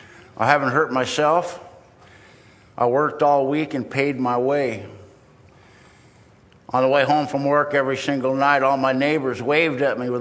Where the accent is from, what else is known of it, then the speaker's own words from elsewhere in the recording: Vista, California, United States; I was raised in Vista, California.